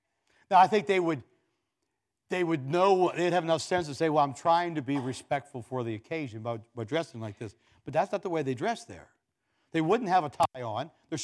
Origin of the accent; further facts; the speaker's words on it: Maryland, United States; Well, I came from Carroll County, Maryland. There's something about a Carroll County.